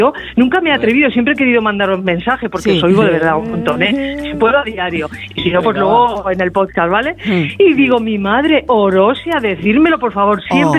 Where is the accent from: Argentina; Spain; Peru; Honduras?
Spain; Barcelona, Catalonia; born there; soy, mira, nacida en Barcelona, pero mi familia burgalesa. Pero bueno, yo soy catalana y mi hija catalana. Mi marido también. O sea que ya, sí, catalana.